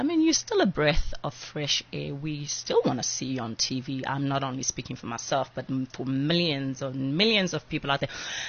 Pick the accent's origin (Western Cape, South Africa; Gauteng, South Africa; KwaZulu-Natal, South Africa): Gauteng, South Africa; Soweto; I'm from Pimville in Soweto